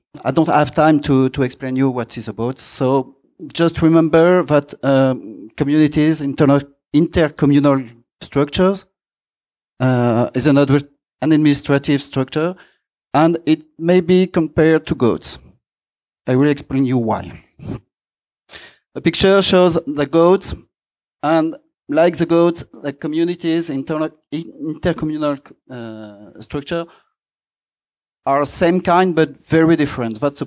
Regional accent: France; I'm from France and mostly I edited

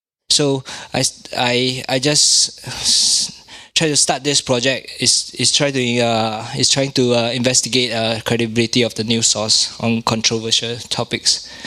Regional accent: Malaysia; from Malaysia. I'm just visiting in Berlin.

